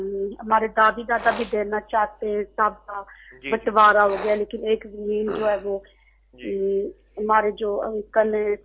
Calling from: London, United Kingdom; جی London سے

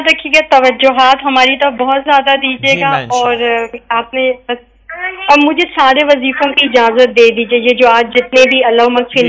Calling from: Sharjah, United Arab Emirates; جی میں شارجہ سے بات کر رہی ہوں, شارجہ سے بات کر رہی ہوں.

